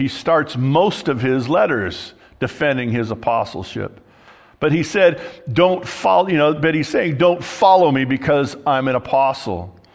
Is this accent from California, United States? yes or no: yes; California, United States; I'm from Southern California.